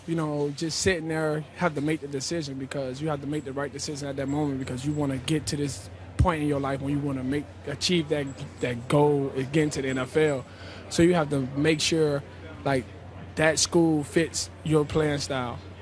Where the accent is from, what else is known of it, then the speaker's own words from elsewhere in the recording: Miami, Florida, United States; It was actually hard because I'm from Miami, so my family is Hurricane fans.